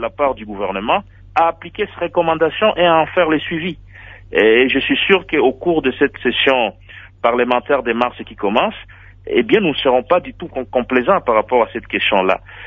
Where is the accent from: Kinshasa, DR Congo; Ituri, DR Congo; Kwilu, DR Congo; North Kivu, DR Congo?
North Kivu, DR Congo; Walikale; Même si je ne suis pas un élu de Beni ou de Lubero, je suis de Walikale, je suis touché par ce qui se passe.